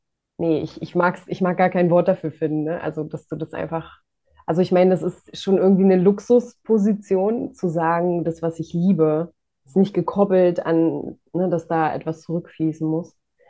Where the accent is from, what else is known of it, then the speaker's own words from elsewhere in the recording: East Germany, Germany; ich komme auch aus der DDR